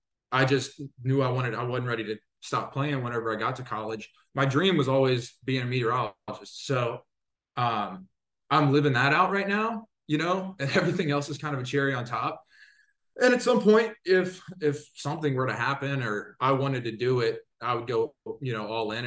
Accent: Louisiana, United States; Pelicans. I'm from New Orleans. Well, not directly from New Orleans, but right around New Orleans. Grew up a fan.

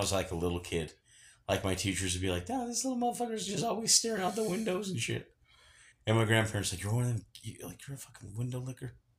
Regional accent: East Carbon, Utah, United States; also born or lived in Sunnyside; So my hometown, East Carbon and Sunnyside, they all came to the house. Price City, they all came to the house. The Highway Patrol, they all came to the house. Carbon County, everybody came

